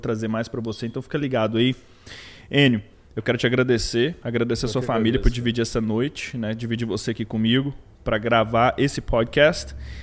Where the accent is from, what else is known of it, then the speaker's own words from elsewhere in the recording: Goiás, Brazil; Eu sou goiano